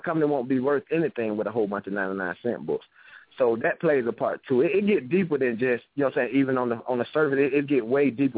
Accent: Atlanta, Georgia, United States; Hey, Atlanta, College Park, born and raised in Atlanta.

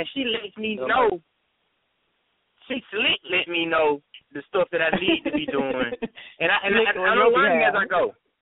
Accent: Macon, Georgia, United States; I'm from the Eastside, too.

